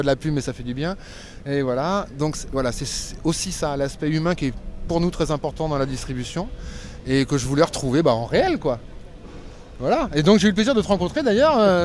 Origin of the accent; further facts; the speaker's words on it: Montpellier, Occitanie, France; comme nous, on est de Montpellier